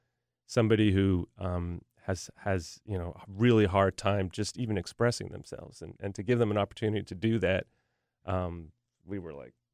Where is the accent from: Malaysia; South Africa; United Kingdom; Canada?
Canada; now in Nashville, United States; You know, I grew up in Canada, moved to Nashville